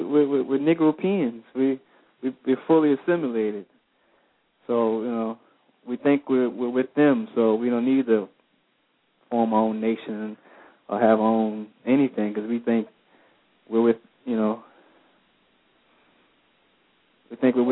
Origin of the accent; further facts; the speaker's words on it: New Orleans, Louisiana, United States; I'm from New Orleans, so I've grew up around. I've seen plantations firsthand.